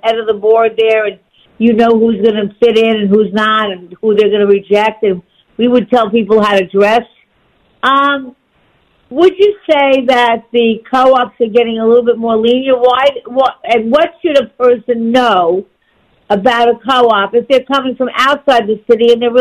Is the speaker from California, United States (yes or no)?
no; New York, United States; Because, look, I grew up on Long Island, so when I started working in the city, I really didn't know too much about